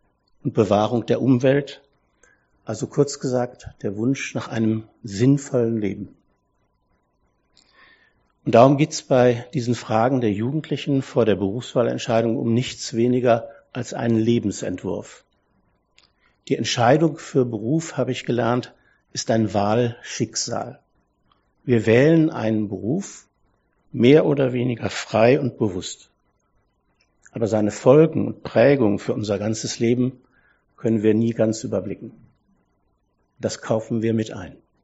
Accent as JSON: {"language": "German", "region": "North Rhine-Westphalia", "country": "Germany", "said": "Ich stamme aus dem Ruhrgebiet, eine sehr schöne Gegend. Vor allen Dingen die Menschen dort sind ein besonderer Schlag. Sie sind ziemlich direkt, ja."}